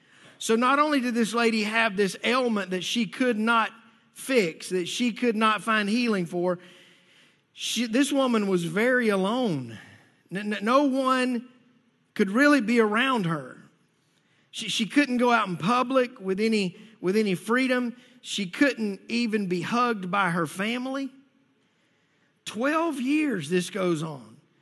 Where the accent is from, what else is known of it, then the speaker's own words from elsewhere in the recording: United States; These are all American ideas, and I'm American through and through.